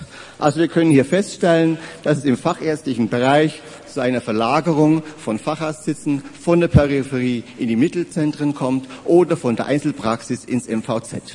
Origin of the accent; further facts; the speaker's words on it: Bavaria, Germany; Gehen wir in den Südwesten Bayerns, in meine Heimat nach Schwaben